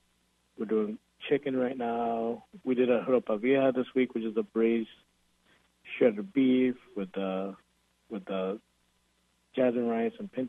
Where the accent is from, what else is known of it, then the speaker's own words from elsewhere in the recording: Connecticut, United States; So I grew up originally in Connecticut. I was first born here in the United States. My parents came over from the Dominican Republic.